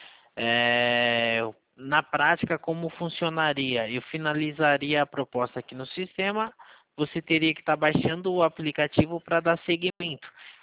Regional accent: Valinhos, São Paulo, Brazil; Eu sou aqui de Valinhos, Benedito.

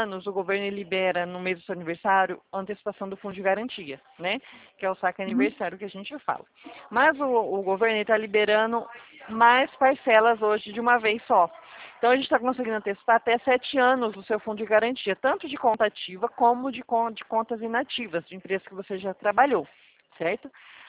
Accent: Presidente Prudente, São Paulo, Brazil; Eu sou aqui do estado de São Paulo, Presidente Prudente

